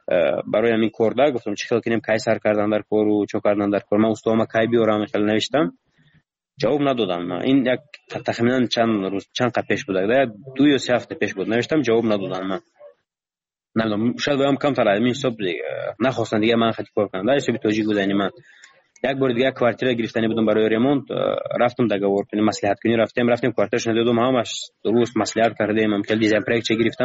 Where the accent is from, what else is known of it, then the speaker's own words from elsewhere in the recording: Tajikistan; من گفتم من تاجیکم، گفتم از تاجیکستان